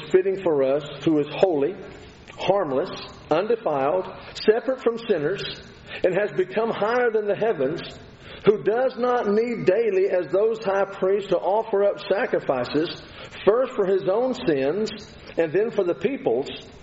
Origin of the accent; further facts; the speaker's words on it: Texas, United States; Didn't do that growing up in West Texas.